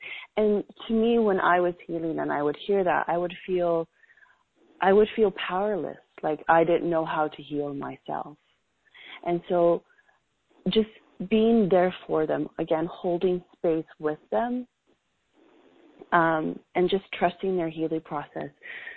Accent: Canada; You know, I'm from Canada, so I know what's in Canada.

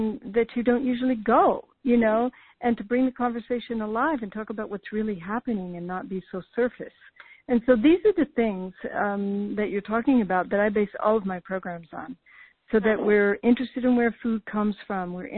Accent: the South, United States; but I come from the South, maybe that's also one reason why I have this seed planted in me

